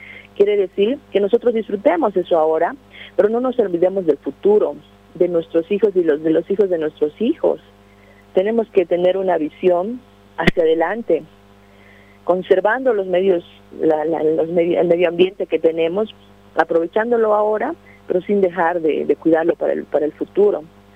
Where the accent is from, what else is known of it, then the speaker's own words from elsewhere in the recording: Bolivia; Que nosotros, como bolivianos y bolivianas, tenemos que disfrutar de nuestros recursos naturales